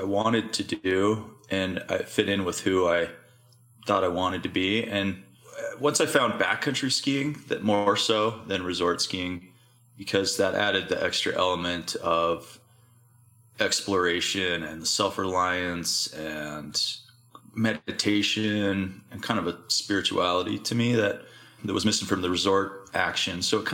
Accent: Salt Lake City, Utah, United States; I grew up in Salt Lake City, Utah, and good Mormon family.

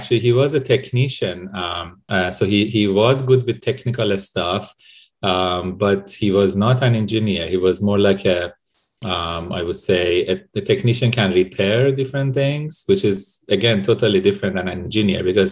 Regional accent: Tehran, Tehran Province, Iran; English is a second language; moved away as an adult; now in Canada; So I was born and raised in Iran and I lived there for 25 years. I did my bachelor's and master's degree there. So you can imagine from a very crowded city like Tehran

